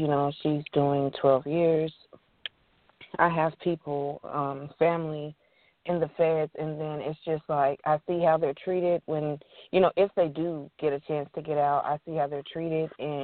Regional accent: Texas, United States; I'm from Texas.

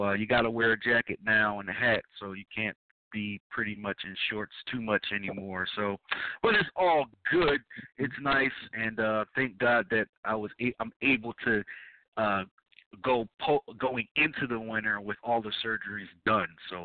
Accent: Texas, United States; According to being a Texan, it's pretty, pretty cold. But that's how it is here in Texas.

